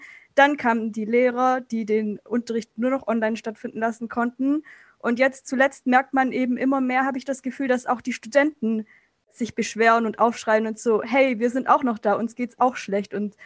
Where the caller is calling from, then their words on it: Stuttgart, Baden-Württemberg, Germany; Ich komme aus Stuttgart.